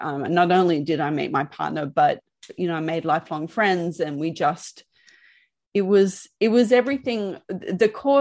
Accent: Sydney, New South Wales, Australia; he's an American boy. I was a girl from Sydney.

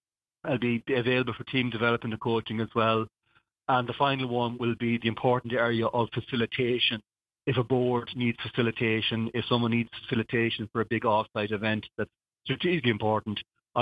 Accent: Wexford, County Wexford, Ireland; As you know, I'm from Wexford and it's the place, my happy place. I have a lot of relatives still in Wexford.

